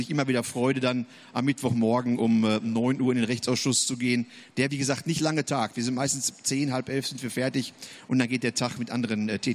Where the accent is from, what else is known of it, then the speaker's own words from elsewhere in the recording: Herten, North Rhine-Westphalia, Germany; born there; now in Gera, Germany; Also ich bin gebürtig in Nordrhein-Westfalen, in der ehemaligen Bergbaustadt Herten.